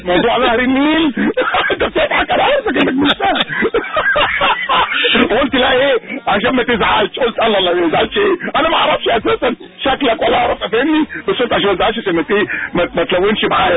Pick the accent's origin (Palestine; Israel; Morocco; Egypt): Morocco; عندنا في المغرب يقول لك شي واحد مخ وتبان لك الأمخاخ